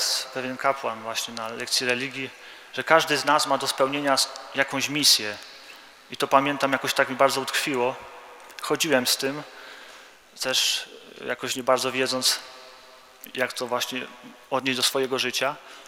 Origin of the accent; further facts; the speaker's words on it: Subcarpathian Voivodeship, Poland; Pochodzę z Podkarpacia, okolice Rzeszowa.